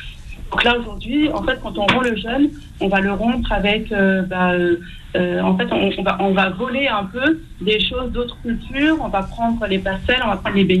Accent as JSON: {"language": "French", "town": "Méry", "region": "Fouta", "country": "Senegal", "said": "Alors, moi, je suis originaire du Fouta, au niveau du Sénégal."}